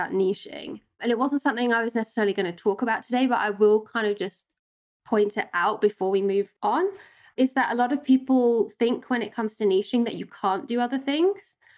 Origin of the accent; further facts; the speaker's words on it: England, United Kingdom; now in Innsbruck, Austria; I am from England originally, but I live here just outside Innsbruck in the Austrian Alps, which I've lived for, I think it'd be 11 years this year now, maybe 12.